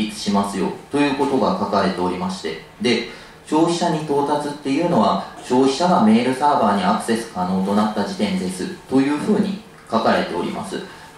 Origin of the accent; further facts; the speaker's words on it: Osaka, Japan; 大阪出身でして